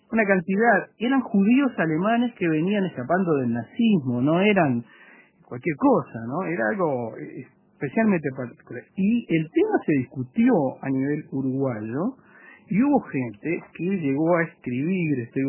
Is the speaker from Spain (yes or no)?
yes; Spain; tengo doble nacionalidad, soy español por tres costados